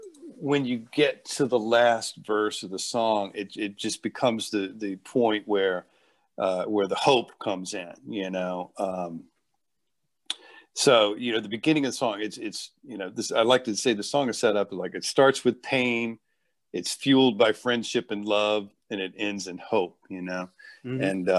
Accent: Virginia, United States; so I was born and raised in Virginia, small town, rural place in the middle of nowhere, because my father and my mother had actually come from New York, right?

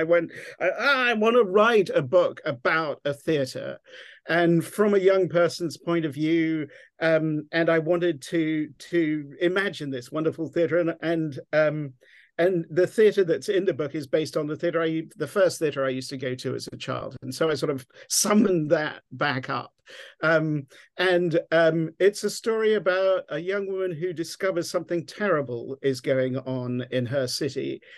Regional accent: England, United Kingdom; I'm English, as you can tell from my Texas accent, we're fed Charles Dickens in England

